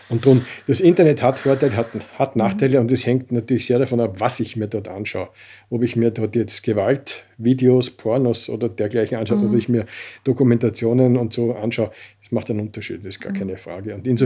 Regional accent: Salzburg, Austria; Aber so, wenn mich jemand fragt, wo ich herkomme, sage ich spontan immer Salzburg.

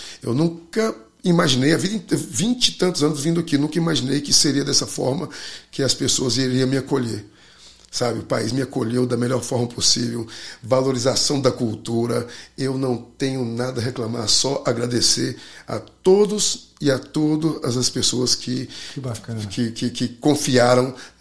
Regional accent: Goiânia, Goiás, Brazil; Eu que sou de Goiânia, que não tem praia, nada.

